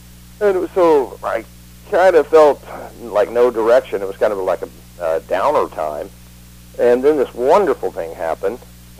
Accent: Tulsa, Oklahoma, United States; which was to move back to my hometown, Tulsa, Oklahoma. And I was fortunate enough at the time that I had song … in the number one soundtrack Wayne's World

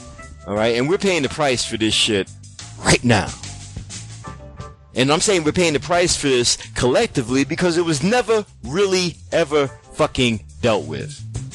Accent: Philadelphia, Pennsylvania, United States; Those of us, especially those of us who, you know, born and raised on the East Coast, like I said, my experience is Philly.

